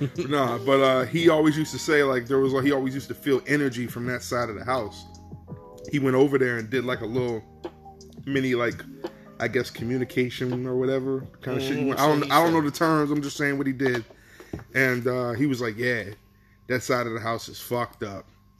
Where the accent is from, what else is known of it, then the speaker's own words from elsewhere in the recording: Wilkes-Barre, Pennsylvania, United States; Man, growing up on Blackman Street. You seen a whole bunch of shit. Anybody who knows Blackman Street in Wilkes-Barre, it's one of the main streets.